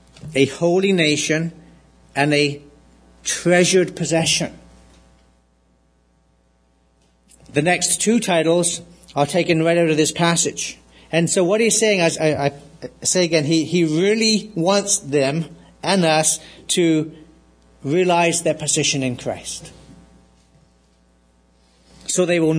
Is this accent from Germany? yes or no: no; United Kingdom; I'm a Brit and I am not a member of the royal family.